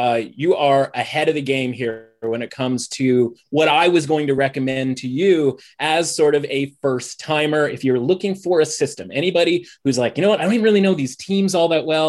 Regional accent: British Columbia, Canada; now in Toronto, Canada; Well, I'm currently living in Toronto, which I have for about 15 years now, but I'm originally a British Columbian.

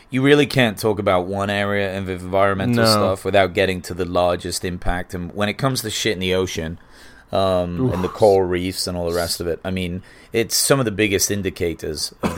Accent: England, United Kingdom; growing up in England

